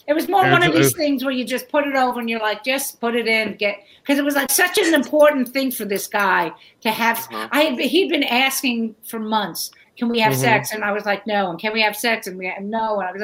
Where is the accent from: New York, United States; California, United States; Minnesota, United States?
New York, United States; Brooklyn; I'm from Brooklyn. What can I tell you?